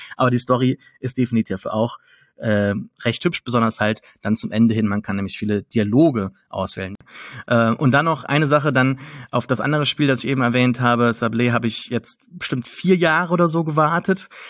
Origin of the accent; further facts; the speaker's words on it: Saarland, Germany; Bin kein Franzose, obwohl ich Saarländer bin.